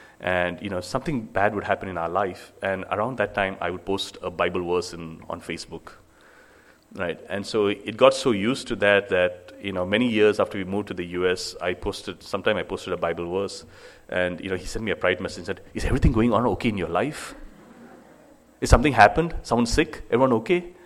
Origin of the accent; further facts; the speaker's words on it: Nigeria; when I was growing up in Nigeria, you know, in the evenings, there would be, most of the time, there would be no electricity.